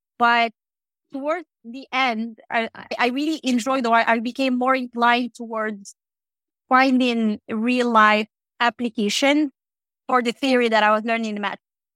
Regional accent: Paris, Île-de-France, France; also born or lived in Morocco; So I was born in Morocco, actually. I'm originally from Morocco. I grew up in Paris.

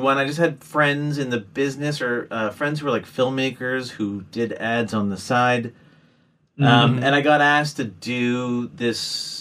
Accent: Guelph, Ontario, Canada; now in Toronto, Canada; played in lots of bands in my hometown of, Guelph, Ontario, Canada.

